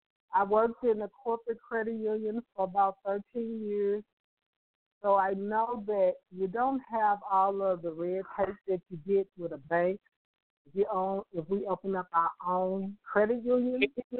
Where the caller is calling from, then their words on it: St. Louis, Missouri, United States; I'm calling from St. Louis.